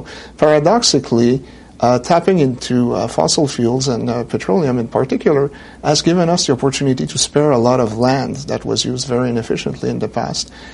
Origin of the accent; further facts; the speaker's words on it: Quebec, Canada; I mean, I'm from Quebec, which is just across the border from Vermont and New Hampshire.